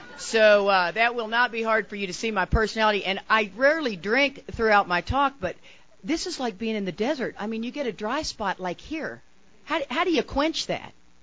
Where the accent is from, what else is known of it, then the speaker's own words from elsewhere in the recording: Texas, United States; I am from Texas. My layer is a shirt and a bra.